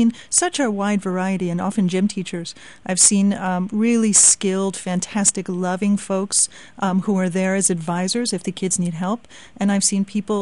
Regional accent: New York, United States; I know that when I was growing up in New York, that we had a morning recess and an after-lunch recess

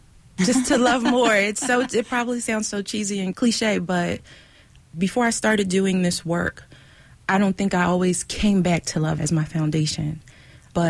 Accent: Philadelphia, Pennsylvania, United States; I grew up in North Philadelphia at 16th and Master in a place called Beckett Gardens. It's like low income housing

